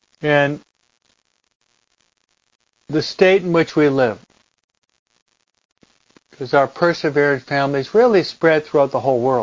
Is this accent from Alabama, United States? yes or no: no; Michigan, United States; born there; that some are from Michigan, where I was born in Michigan